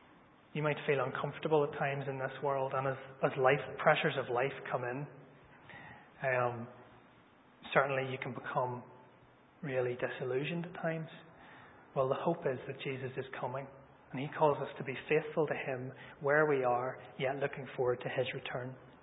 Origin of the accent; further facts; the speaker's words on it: Northern Ireland, United Kingdom; And it's really easy growing up in Northern Ireland. So many people in this country grow up churched, for want of a better word.